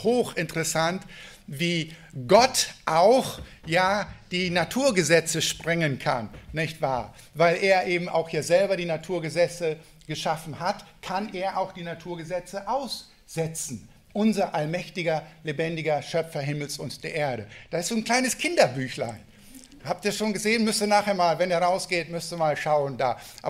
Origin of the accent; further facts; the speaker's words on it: Lower Saxony, Germany; Ich komme ganz gebürtig aus Ostfriesland und lebe da noch immer